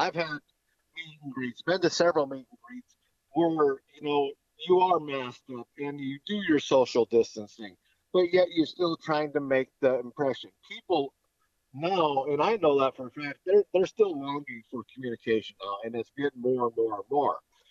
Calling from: Grand Forks, North Dakota, United States; Actually, I'm calling from Grand Forks right now.

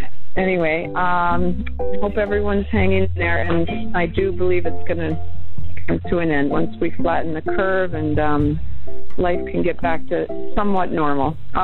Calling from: Putney, Vermont, United States; Hi, NHPR. … I'm calling from Putney, Vermont.

